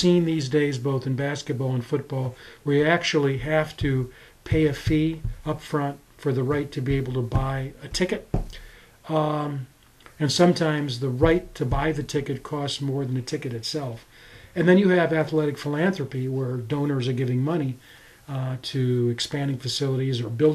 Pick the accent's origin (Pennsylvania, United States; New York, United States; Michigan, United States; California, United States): Michigan, United States; in my home state, it has become a major issue in Michigan